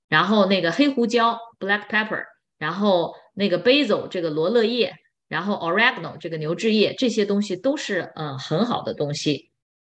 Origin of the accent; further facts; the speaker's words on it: China; 我们中国人很喜欢喝大米粥哈